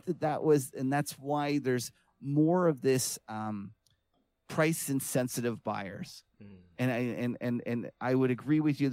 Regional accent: Canada; listen, I'm a Canadian anyways. We can't affect it.

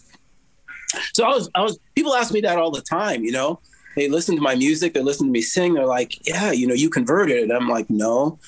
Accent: Scottsdale, Arizona, United States; also born or lived in Chicago / Wisconsin; now in California, United States; I was born in Chicago, grew up in Arizona, lived in Wisconsin. Now I'm California.

